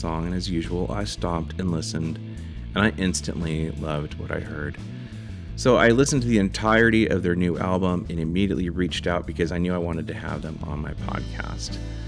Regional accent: Los Angeles, California, United States; growing up in Los Angeles, anytime there was rainfall, it was like Storm Watch 2024.

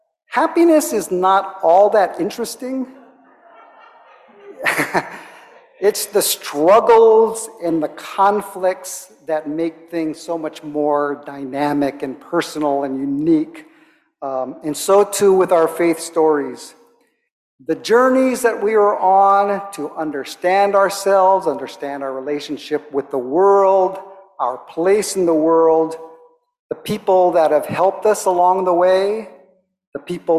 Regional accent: Kailua, Hawaii, United States; I grew up in Kailua, just a few blocks away from the Ulupo He'iau

